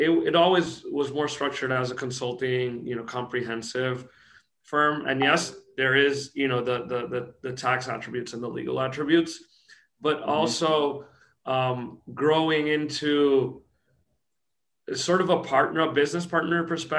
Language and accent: English; Puerto Rico; also born or lived in New York, United States; But I was born in New York, actually U.S., but lived here in Puerto Rico as a kid, right? So like you said, I've been raised in Puerto Rico, lived here all my life.